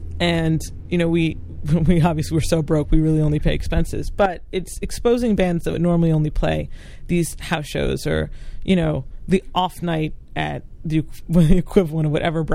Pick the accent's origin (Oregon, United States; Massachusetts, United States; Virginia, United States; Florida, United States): Massachusetts, United States; Boston; And in all my years growing up in Boston … would never play in Massachusetts